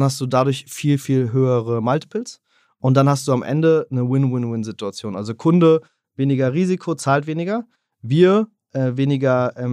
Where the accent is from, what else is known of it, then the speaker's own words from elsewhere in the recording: Berlin, Germany; Ich bin ursprünglich Berliner